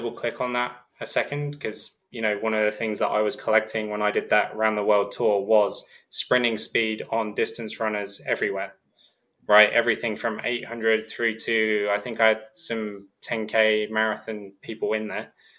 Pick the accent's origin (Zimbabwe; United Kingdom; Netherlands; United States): United Kingdom; England; growing up in England